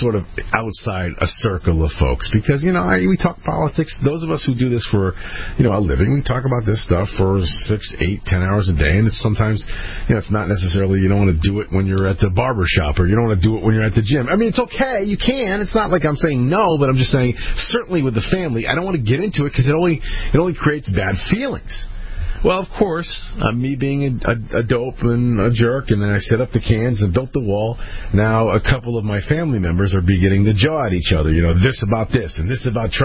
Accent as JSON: {"language": "English", "country": "United States", "said": "I built a wall, and you guys, I'm American, you guys are Mexico."}